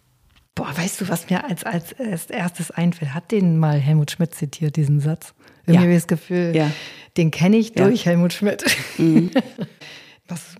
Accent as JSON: {"language": "German", "region": "Hamburg", "country": "Germany", "said": "Wir sind beide aus Hamburg"}